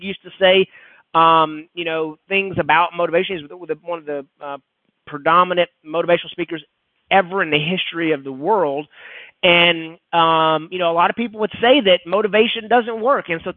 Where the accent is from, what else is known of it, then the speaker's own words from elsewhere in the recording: Texas, United States; now in McKinney, United States; I grew up in East Texas. I grew up just a good old East Texas boy.